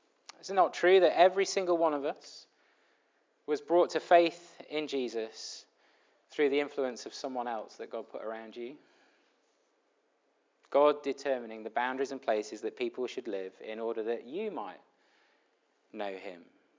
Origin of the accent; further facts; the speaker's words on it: United Kingdom; I know it's easy to feel cynical about life, particularly as a Brit. We're so cynical.